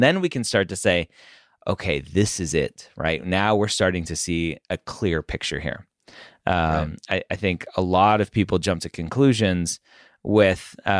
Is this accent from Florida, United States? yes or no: yes; Florida, United States; I grew up in Florida, and you're always taught to like keep the dogs away from the lake so that the gators don't get them.